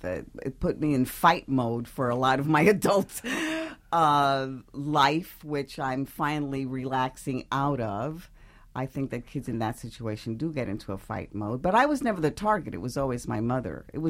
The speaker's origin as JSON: {"language": "English", "region": "New York", "country": "United States", "tie": "born there", "said": "Yes, I was born in New York."}